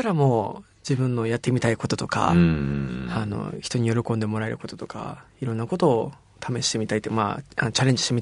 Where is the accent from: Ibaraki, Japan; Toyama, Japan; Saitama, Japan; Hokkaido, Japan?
Hokkaido, Japan; これは僕は北海道出身なんで